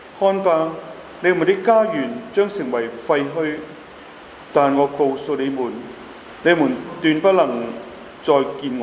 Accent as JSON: {"language": "Cantonese", "country": "Hong Kong", "said": "咁好多都內地嘅人都話我哋香港人係有福啦"}